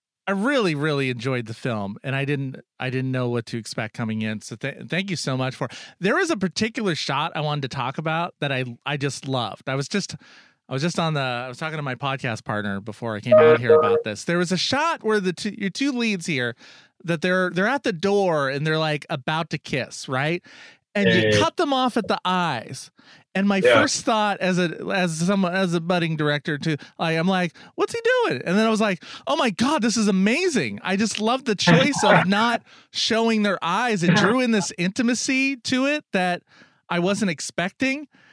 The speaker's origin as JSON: {"language": "English", "country": "United States", "said": "okay, I'm American. So I'm very ignorant."}